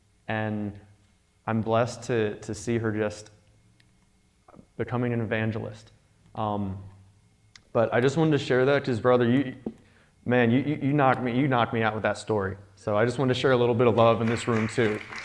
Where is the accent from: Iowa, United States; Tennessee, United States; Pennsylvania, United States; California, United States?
Pennsylvania, United States; we're both from Pennsylvania, and she was living in Australia.